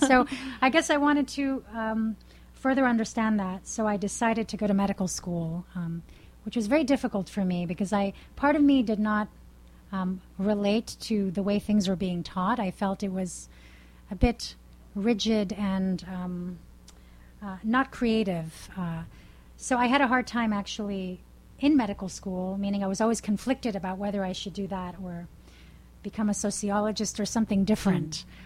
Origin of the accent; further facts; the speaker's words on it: Bahamas; I grew up in the Caribbean, and in the 1970s in the Bahamas, there was a big crack cocaine epidemic.